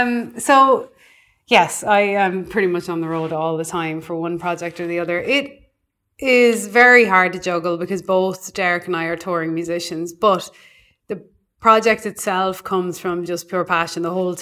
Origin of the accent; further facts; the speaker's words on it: Ireland; So we went to Ireland, to my hometown, to talk to my parents.